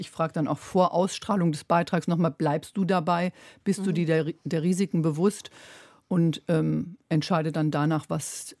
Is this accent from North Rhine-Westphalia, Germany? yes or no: yes; Krefeld, North Rhine-Westphalia, Germany; Ich bin da geboren, aber aufgewachsen bin ich in Krefeld.